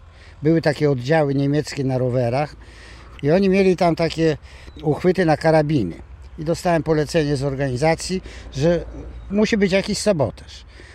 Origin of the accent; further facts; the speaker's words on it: Zamość, Lublin Voivodeship, Poland; born there; I ścigałem się tam w Zamościu, bo ja jestem urodzony w Zamościu.